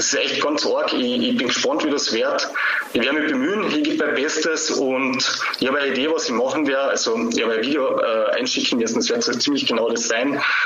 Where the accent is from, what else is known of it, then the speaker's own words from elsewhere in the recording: Hermagor, Carinthia, Austria; now in Graz, Austria; Ich bin ursprünglich aus Hermagor, bin aber schon seit langer Zeit in Graz